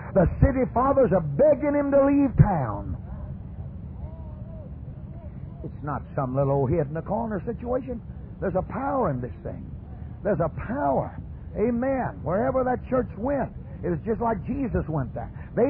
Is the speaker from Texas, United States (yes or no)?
yes; Texas, United States; born there; also born or lived in Pacific; I was born in Texas. I grew up in the Pacific.